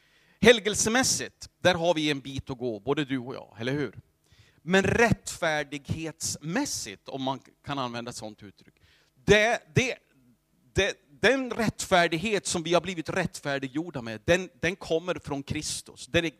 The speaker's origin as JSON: {"language": "Swedish", "town": "Runemo", "region": "Gävleborg County", "country": "Sweden", "tie": "born or raised there", "said": "Jag har mina rötter i Edsbyn. Och jag är uppväxt i Betelförsamlingen i Runemo."}